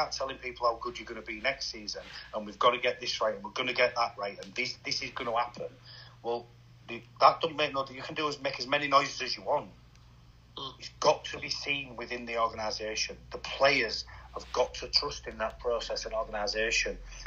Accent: Hull, Yorkshire and the Humber, United Kingdom; I'm from Hull. I want to see them both at the top of the league.

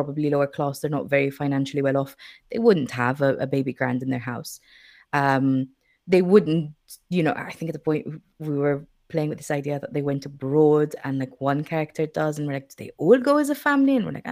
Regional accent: Rabat, Malta; I come from Rabat, if you've been to Rabat and or if you've grown up there, like I have

